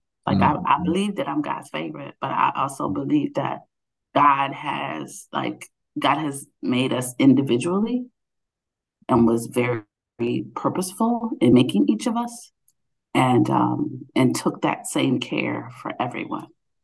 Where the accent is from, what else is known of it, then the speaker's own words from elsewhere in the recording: Philadelphia, Pennsylvania, United States; So I grew up in Northern Philadelphia, and my father was a Mennonite pastor, and my mother was a social worker.